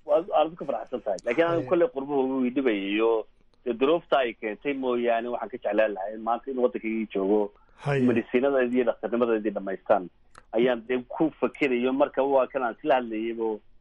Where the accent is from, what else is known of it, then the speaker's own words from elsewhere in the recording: Buligubadle, Woqooyi Galbeed, Somalia; born there; Waxaan ku dhashay nawaaxiga Hargeysa, khaas ahaan magaalada la yidhaahdo Buligubadle.